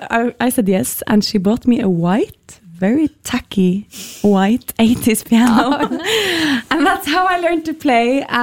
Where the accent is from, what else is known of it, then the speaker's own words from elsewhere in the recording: Oslo, Norway; also born or lived in Berlin, Germany; now in Bergen, Norway; I'm from Oslo, mm-hmm. Yes. And I've been in Berlin for 7 years.